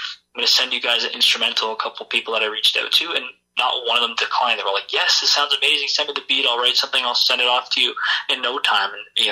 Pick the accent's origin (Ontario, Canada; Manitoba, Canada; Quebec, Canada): Ontario, Canada; Hamilton; Yes, I'm born and raised in Hamilton, actually. Love it here, and I always have.